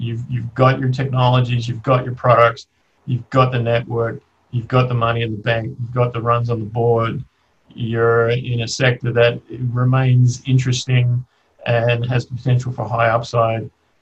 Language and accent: English; Australia; I'm Australian